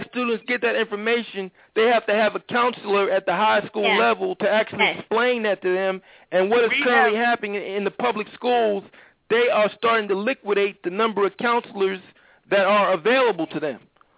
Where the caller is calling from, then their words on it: Philadelphia, Pennsylvania, United States; calling from Philadelphia.